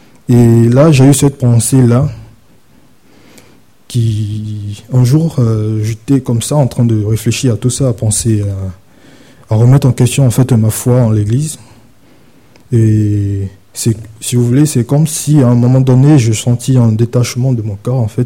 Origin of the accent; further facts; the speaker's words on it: Côte d’Ivoire; Je me présente … je suis originaire de la Côte d'Ivoire.